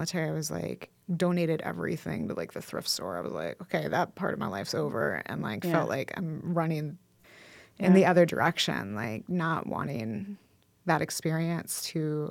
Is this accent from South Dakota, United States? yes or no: yes; Yankton, South Dakota, United States; I grew up in Yankton, South Dakota, and I joined the military about a year after high school.